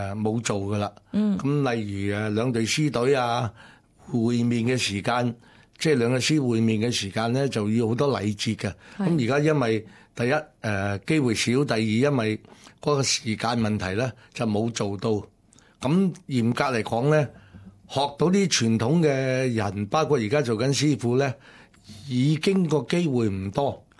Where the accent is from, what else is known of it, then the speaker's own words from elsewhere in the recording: China; 我哋中國人